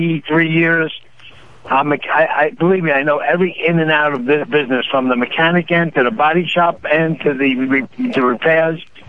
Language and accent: English; Port Washington, New York, United States; Yes, I'm from Port Washington.